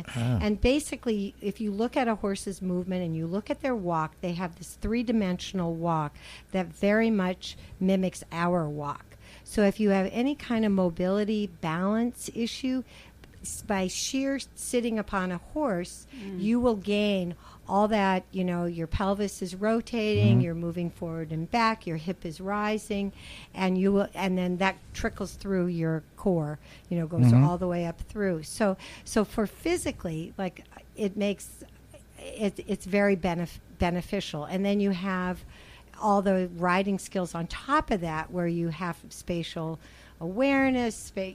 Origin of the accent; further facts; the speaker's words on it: Seattle, Washington, United States; No, I'm from Seattle.